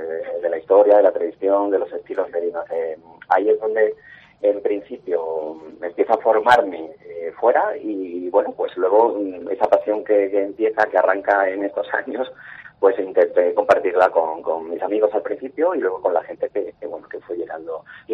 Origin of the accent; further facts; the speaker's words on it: Jaén, Andalusia, Spain; now in Málaga, Spain; yo soy de Jaén, soy de fuera de Málaga, y cuando vine aquí a Málaga